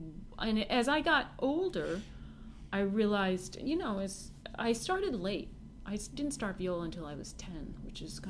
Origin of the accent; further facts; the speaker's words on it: Pennsylvania, United States; I grew up in southern Pennsylvania, really in the country